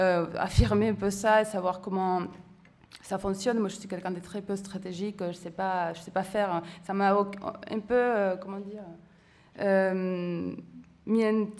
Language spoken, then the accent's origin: French; Argentina; Moi, je viens de l'Argentine, où c'est un pays assez compliqué en ce moment, bah, difficile